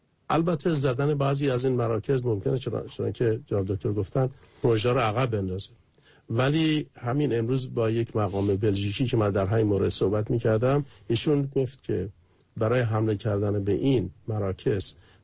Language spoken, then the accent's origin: Persian; Iran; به عنوان یک ایرانی